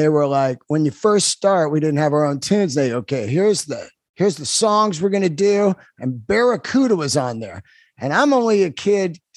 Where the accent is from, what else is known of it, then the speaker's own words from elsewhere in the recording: California, United States; I loved him. I grew up in the Bay Area.